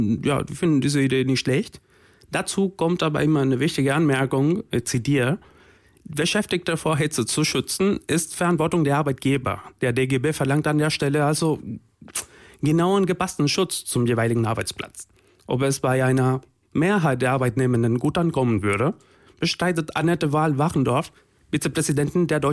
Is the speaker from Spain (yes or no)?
yes; Spain; now in Germany; Ich komme zum Beispiel aus Spanien